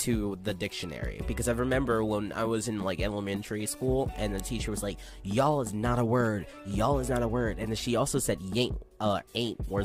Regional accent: the South, United States; also born or lived in North US; When I was born up north and I moved down south, I was 7 when I moved down here, and I was raised

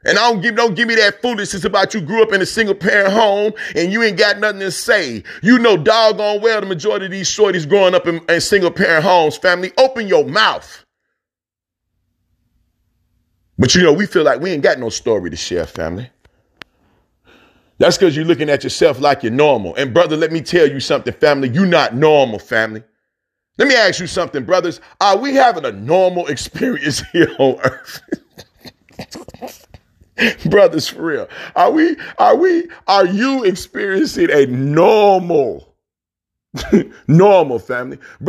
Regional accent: Chicago, Illinois, United States; But I'm born and raised in Chicago.

